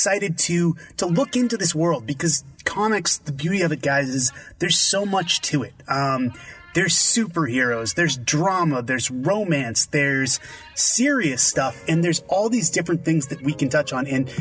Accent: Boston, Massachusetts, United States; I don't truly remember when I first got into comics, but growing up in Boston, Massachusetts, I do know that around age 6, I put together a homemade Flash costume

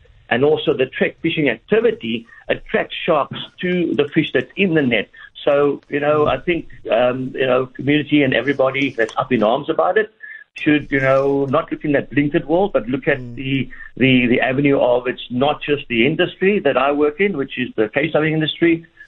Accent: Cape Town, Western Cape, South Africa; And bear in mind, I grew up on Strandfontein Beach. You know, I fished there from young already.

